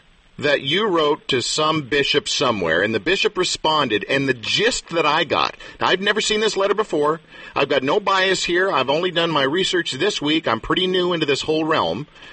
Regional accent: Canada; I'm a Canadian.

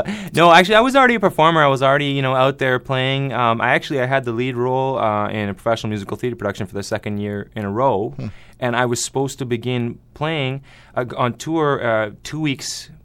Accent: Montreal, Quebec, Canada; also born or lived in Ottawa; Well, actually, I'm from Montreal. I was born in Ottawa Hospital, actually. Spent most of my life in Quebec.

